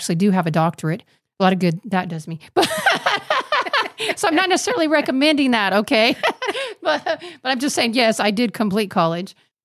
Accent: Kansas, United States; I'm from the Bible Belt because I'm from Kansas

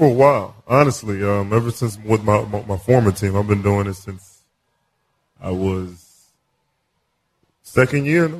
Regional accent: Houston, Texas, United States; Since I'm from Houston, that didn't work.

